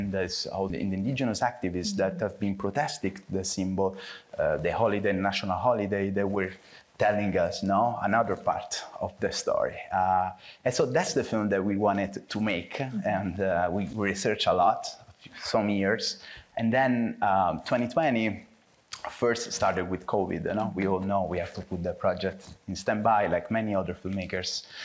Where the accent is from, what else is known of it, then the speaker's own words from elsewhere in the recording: Italy; That's something that we didn't experience growing up in Italy.